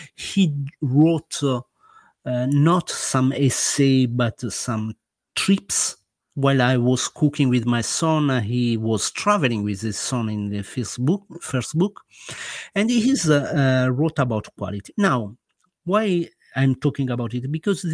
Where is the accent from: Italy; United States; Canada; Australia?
Italy; English is a second language; Now, as you can maybe guess from my accent, I am an Italian guy